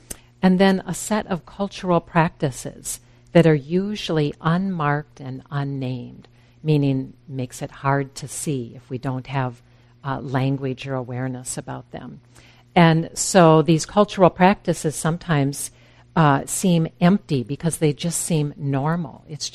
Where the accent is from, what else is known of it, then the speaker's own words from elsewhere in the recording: Wisconsin, United States; I remember I grew up in Wisconsin out in the country